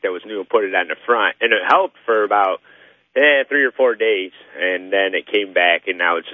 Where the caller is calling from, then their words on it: Kalamazoo, Michigan, United States; I'm calling from Kalamazoo, Michigan.